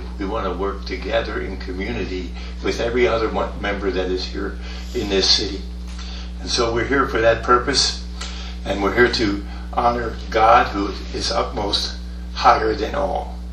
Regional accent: Bethlehem, Pennsylvania, United States; And I was born in Bethlehem. I worked in Bethlehem Steel for 23 years.

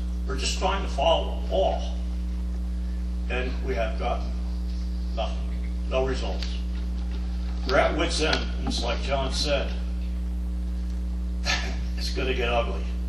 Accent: Bethlehem, Pennsylvania, United States; I was born and raised in Bethlehem. Pop was a steel worker.

